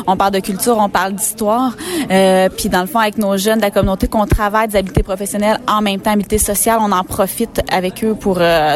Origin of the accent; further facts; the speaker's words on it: Wôlinak, Quebec, Canada; je suis originaire de Woolinac, la communauté abénakise, qui est un petit peu plus loin, là, dans la rive sud de Trois-Rivières.